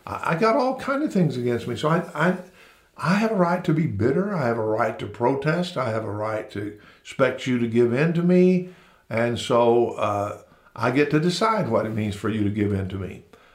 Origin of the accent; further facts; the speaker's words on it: the South, United States; So I'm not only victimized because I am a white male, and I am from the South, and I am a redneck, and I'm single, and I'm old